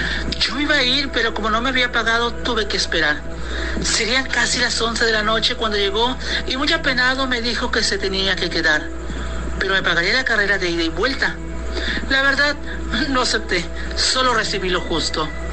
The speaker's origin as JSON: {"language": "Spanish", "town": "Tamuín", "region": "San Luis Potosí", "country": "Mexico", "tie": "born or raised there", "said": "Esta es una más de las historias de mi pueblo, Tamuín, San Luis Potosí."}